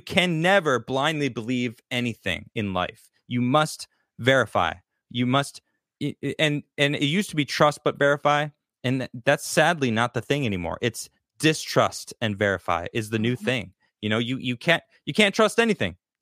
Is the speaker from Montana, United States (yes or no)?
no; Chicago, Illinois, United States; I'm a Blackhawks fan from Chicago. I'm from Chicago.